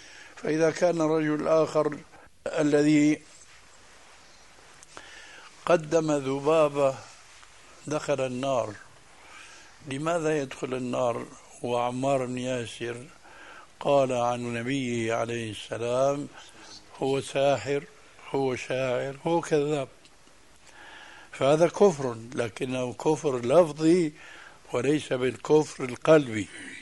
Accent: Syria; فأخذ ينكل بالإسلاميين كما يقولون عندنا في سوريا عن أبو جلب

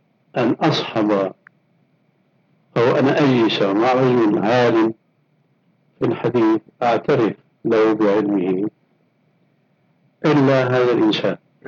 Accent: Syria; عندنا في الشام

